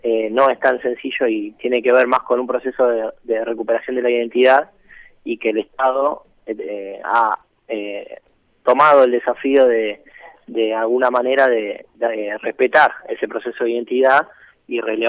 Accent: Argentina; Como argentinos y argentinas tendremos que discutir

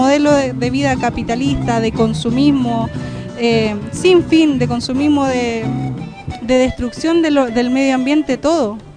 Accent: Paine, Santiago Metropolitan Region, Chile; Nosotros somos de acá de Paine, somos de Chile, somos del Gualmapu, somos de donde somos y tenemos nuestra propia identidad, nuestras propias costumbres

